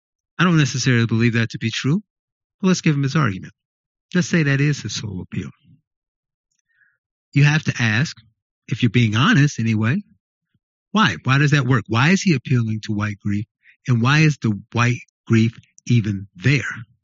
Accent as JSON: {"language": "English", "town": "Gary", "region": "Indiana", "country": "United States", "tie": "born or raised there", "said": "You know, I talked about where I come from and my upbringing. And I grew up in Gary, Indiana, majority black town. Most people were Democrats."}